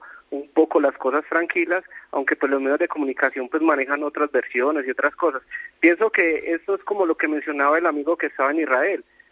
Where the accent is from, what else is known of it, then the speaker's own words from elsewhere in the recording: Cisneros, Antioquia, Colombia; Paco, yo soy de un municipio del departamento de Antioquia que se llama Cisneros, en el nordeste.